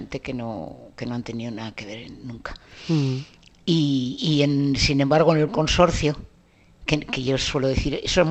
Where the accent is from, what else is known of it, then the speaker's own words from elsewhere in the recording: Bilbao, Basque Country, Spain; Yo soy bilbaína con diptongo, que quede claro. Bilbaína, totalmente.